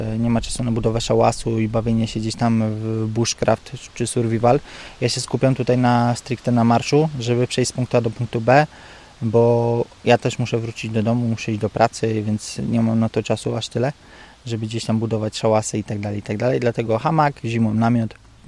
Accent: Góra, Lower Silesian Voivodeship, Poland; ja pochodzę z miejscowości tam z Podrzucowa, z Góry Śląskiej. Z Góry przyjechałem do Warszawy, z Warszawy przyjechałem do Gródka

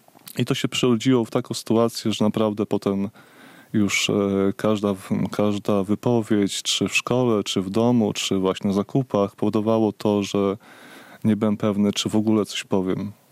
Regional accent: Łomża, Podlaskie Voivodeship, Poland; Ja jestem z Łomży, tak.

